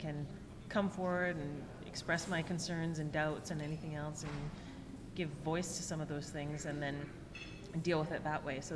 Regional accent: Vancouver, British Columbia, Canada; get a chance to have a new moment here in Vancouver. And not only do I get to have that moment in my hometown

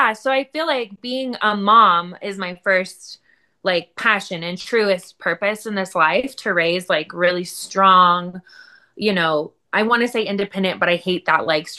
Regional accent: Colorado, United States; I'm from Colorado.

